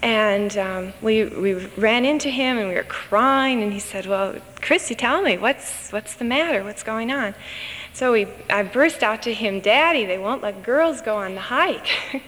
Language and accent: English; Brooklyn, New York, United States; I grew up in Brooklyn, New York, in a small Lutheran congregation called Bethany Lutheran Church.